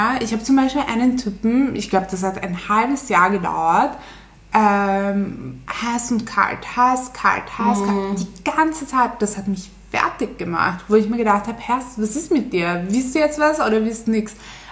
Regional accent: Turkey; Leute, ich bin eine echte Türkin.

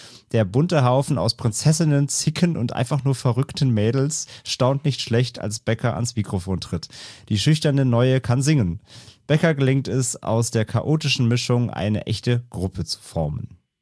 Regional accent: Ahrweiler, Rhineland-Palatinate, Germany; Also ist ja meine Heimatstadt, ist ja Ahrweiler

